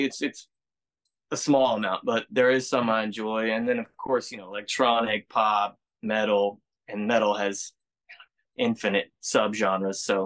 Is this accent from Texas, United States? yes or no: yes; Texas, United States; born there; I was born in Texas, so I listen to a lot of the old country